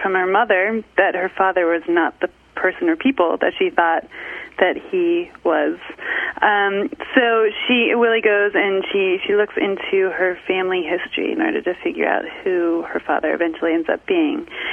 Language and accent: English; Cooperstown, New York, United States; it's very much about my hometown of Cooperstown, New York.